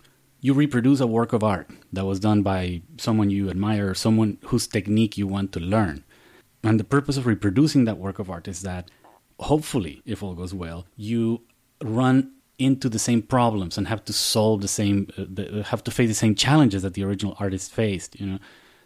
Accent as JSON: {"language": "English", "region": "Baja California", "country": "Mexico", "tie": "born or raised there", "said": "a story about me growing up in the Baja California desert, which was surreal from beginning to end."}